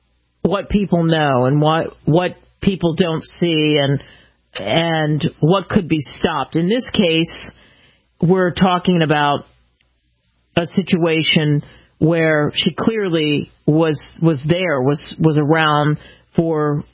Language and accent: English; Philadelphia, United States; because I grew up in the Philly, South Jersey area.